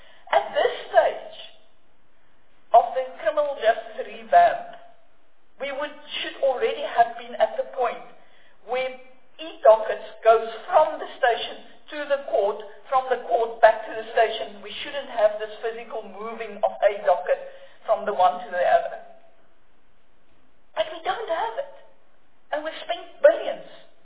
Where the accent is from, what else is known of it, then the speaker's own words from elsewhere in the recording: Pretoria, Gauteng, South Africa; One that I grew up in Pretoria, that I know from being this big.